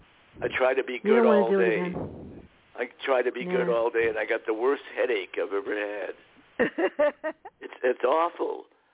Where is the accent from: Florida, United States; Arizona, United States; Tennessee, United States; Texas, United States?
Florida, United States; Miami; I grew up in Miami, and we were called the silent generation because we were supposed to be good all the time.